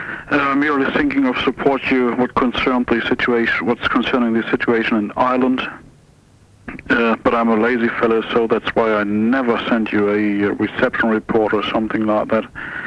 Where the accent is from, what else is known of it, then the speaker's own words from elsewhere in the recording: Germany; English is a second language; now in The Hague, Netherlands; I'm calling from the Netherlands, from The Hague. Actually, I'm a German living since a few years in the Netherlands.